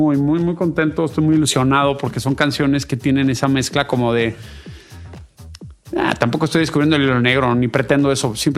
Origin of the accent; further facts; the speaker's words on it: Mexico City, Mexico; aquí en México, para ser bien sinceros, en la Ciudad de México, yo soy chilango